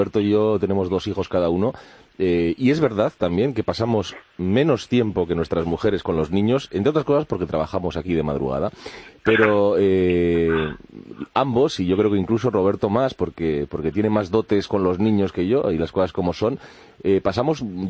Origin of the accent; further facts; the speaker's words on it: Basque Country, Spain; de ser hombre y de ser padre y de dos hijos, soy vasco.